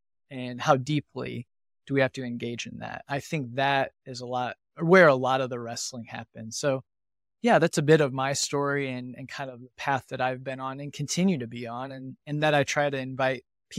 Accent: Indiana, United States; So I grew up in Northern Indiana. So in a really rural community. So it was farming and manufacturing

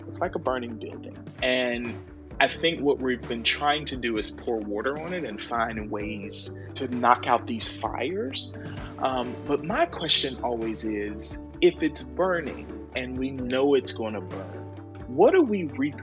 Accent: Winston-Salem, North Carolina, United States; growing up in Winston-Salem, but more specifically growing up in St. Stephen's

